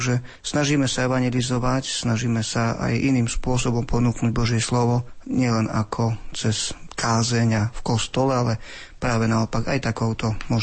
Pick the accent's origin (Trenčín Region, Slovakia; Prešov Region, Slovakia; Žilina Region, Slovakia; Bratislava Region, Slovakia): Prešov Region, Slovakia; Tulčík; Začnem trošku z histórie. Pochádzam z Tulčíka, kde divadlo je živou tradíciou aj dnes, nielen počas totalitných dní.